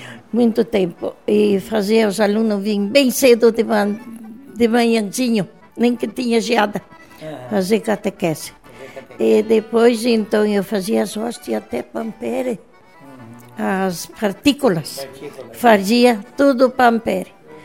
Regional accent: Alto Alegre, Santa Catarina, Brazil; eu morei com uma senhora lá em Concórdia, Santa Catarina. Depois eu fui para casa em Alto Alegre, o nosso lugar de morada, onde nasci. Alto Alegre, Santa Catarina.

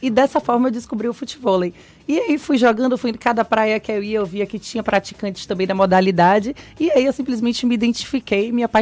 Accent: Salvador, Bahia, Brazil; Eu sou nascida e criada ali em Estela Maris, na praia de Estela Maris.

